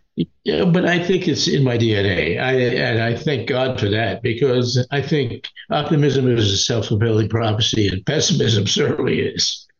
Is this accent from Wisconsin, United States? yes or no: no; New York, United States; And I grew up in New York, you know, in the 50s.